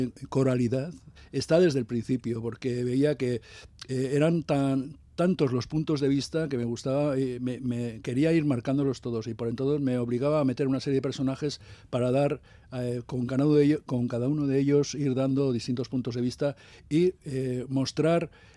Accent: Hernani, Basque Country, Spain; y yo soy de Hernani

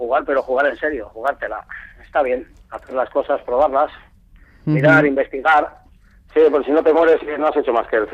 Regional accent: Galicia, Spain; fíjate que soy gallego

